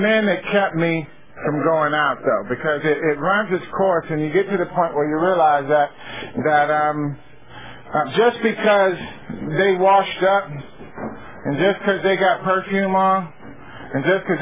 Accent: Chicago, Illinois, United States; also born or lived in San Francisco; I came from Chicago. I grew up in Chicago. I moved from Chicago to California, lived in San Francisco for 10, 12 years, and my addiction ran amok.

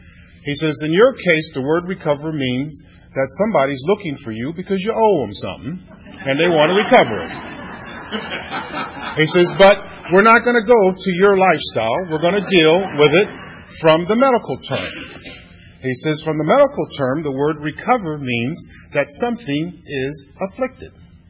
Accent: St. Louis, Missouri, United States; born there; I was born in St. Louis, Missouri. I come from a family of 13 children.

